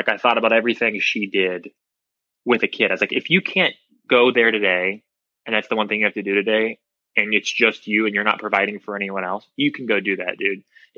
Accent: Midwest, United States; I grew up in the Midwest too, and wanting to perform and do theater.

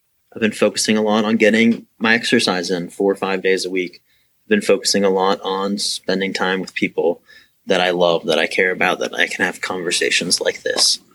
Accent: Youngstown, Ohio, United States; even though I grew up in Youngstown, I was able to get my family to move out here as well.

